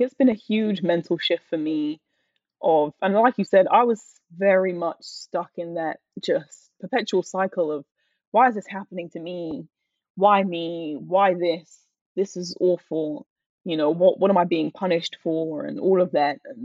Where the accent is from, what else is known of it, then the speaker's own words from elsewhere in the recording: United Kingdom; Exactly. I'm very British. Like, that's me.